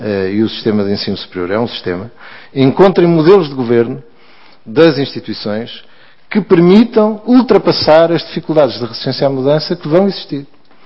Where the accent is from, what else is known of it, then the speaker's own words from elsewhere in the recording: Portugal; O nosso ADN, como portugueses, tem determinadas características que são boas